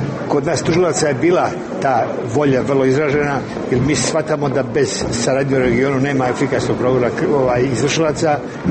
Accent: Serbia; u Bosni, kod nas u Srbiji nije

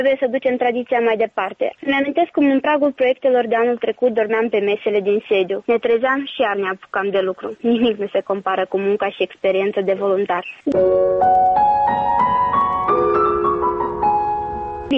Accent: Moldova; accent: Moldovan; moved away as an adult; now in Timișoara, Romania; Moldoveancă de peste Prut, îi răspund eu. Îmi spune că m-a cunoscut după accent. Am un an jumătate de când sunt în Timișoara și accentul încă mă mai dă de gol.

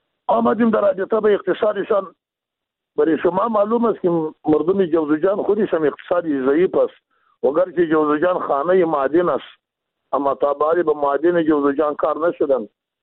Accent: Afghanistan; ما افغان هستیم، از افغانستان هستیم.

